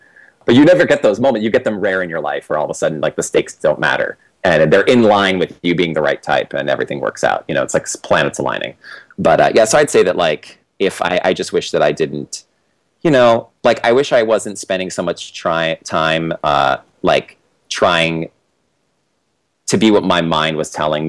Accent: California, United States; because I'm from California, they do a lot.

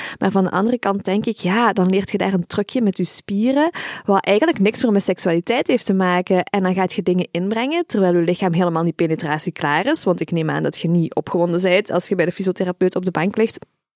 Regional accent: Belgium; Voor mij als Belg, waar die tweedeling niet is, vind ik die tweedeling ook heel bizar.

